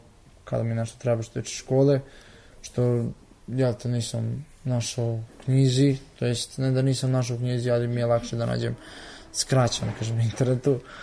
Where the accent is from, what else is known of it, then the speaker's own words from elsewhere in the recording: Kruševac, Šumadija and Western Serbia, Serbia; dolazim iz Kruševca